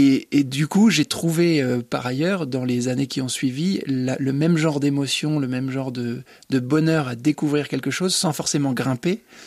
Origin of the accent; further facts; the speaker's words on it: Grenoble, Auvergne-Rhône-Alpes, France; j'ai des origines alsaciennes, absolument. Mais moi, je suis né complètement à Grenoble et j'étais dans les alentours. Et les alentours de Grenoble, il y a encore 40 ans, c'était des vignes. Et c'était la forêt, et c'était un monde plutôt de chasseurs